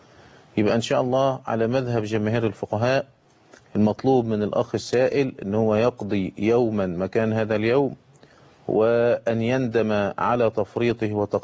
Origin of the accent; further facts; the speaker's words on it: Egypt; وكان عندنا في مصر ها هنا كان من الشروط